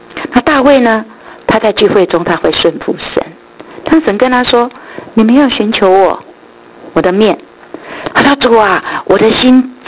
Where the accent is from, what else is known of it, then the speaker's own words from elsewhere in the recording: China; 有点我们中国人讲的势如破竹